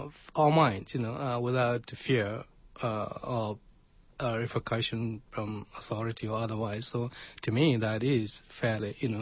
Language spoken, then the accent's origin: English; Northern Nigeria, Nigeria; now in Canada; I'm from originally from Nigeria, northern Nigeria. I moved to London, I think it's 1985, and have been here ever since.